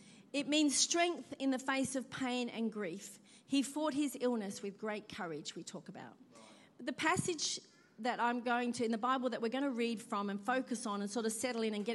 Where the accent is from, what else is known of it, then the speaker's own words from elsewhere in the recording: Perth, Western Australia, Australia; I come from Perth originally.